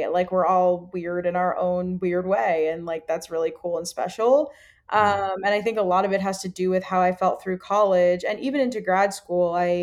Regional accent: Austin, Texas, United States; I grew up in Austin. So I was here all of my formative years.

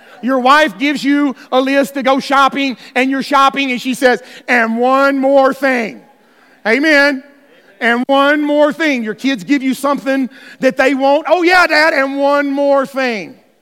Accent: Alabama, United States; Okay, depending on where you're from, I'm from Alabama. No, it's Philemon. P-H-I-L spells Phil, where I'm from.

